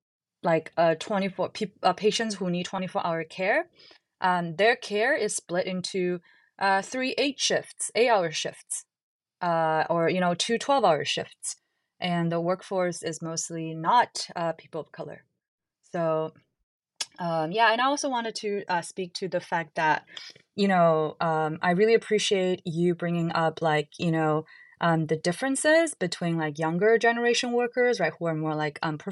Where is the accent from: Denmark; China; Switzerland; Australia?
China; now in United States; I'm also from China. I would describe myself as, I guess, like, you know, 1.5 generation or something here